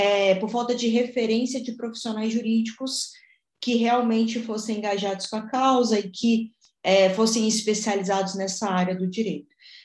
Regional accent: Belo Horizonte, Minas Gerais, Brazil; eu sou de Belo Horizonte, Minas Gerais, né?

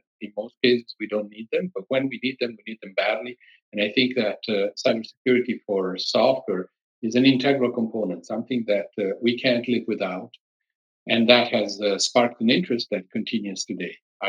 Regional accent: Italy; English is a second language; moved away as an adult; now in Canada; I was, in fact, born and raised in Italy

